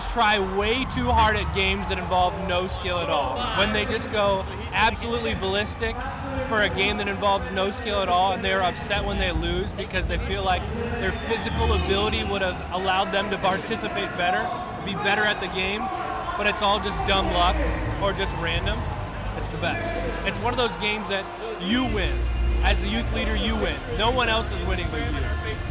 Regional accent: Galesburg, Illinois, United States; I'm from Galesburg, Illinois.

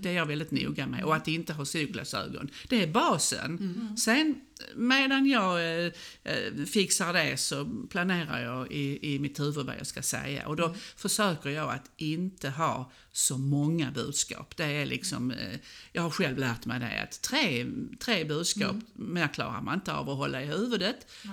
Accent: Borrby, Skåne, Sweden; Jag har utgått ifrån där jag kommer ifrån, från Borrby.

